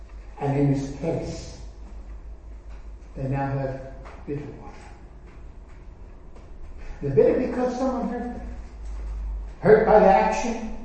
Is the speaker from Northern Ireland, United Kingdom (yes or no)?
yes; Northern Ireland, United Kingdom; I come from Northern Ireland, I come from the country. 12 years of my life spent on a farm.